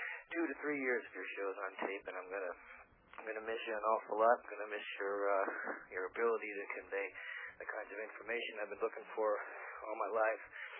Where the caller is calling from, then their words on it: Cerritos, New Mexico, United States; I'm calling from Cerritos, New Mexico.